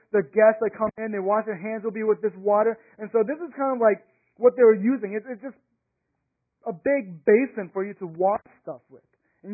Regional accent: the South, United States; I grew up in the South, so there's, well, you know, there's just Bible Belt plus alcohol

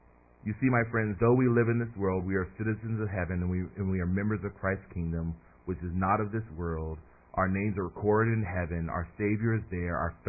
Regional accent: United States; So listen, I'm American. I live in Northern California

